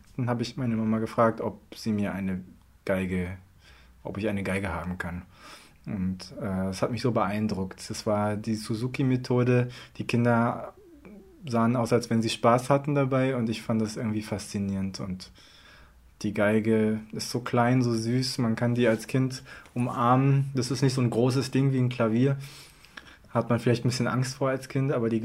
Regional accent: Berlin, Germany; born there; Und ich bin in Deutschland, in Berlin geboren. Der Großvater mütterlicherseits, Udin Wijaya, ist ein relativ bekannter Komponist in Indonesien

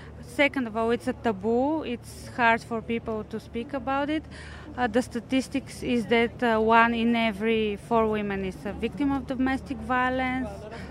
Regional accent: Bulgaria; I'm from Bulgaria. I'm 27 years old.

